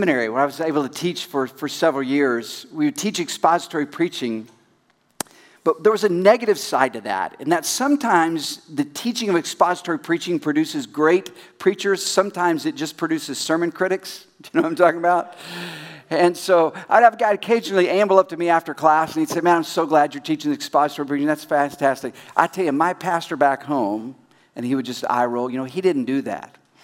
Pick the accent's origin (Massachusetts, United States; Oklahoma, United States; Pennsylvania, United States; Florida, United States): Oklahoma, United States; Oklahoma City; I grew up in Oklahoma City, so I know him.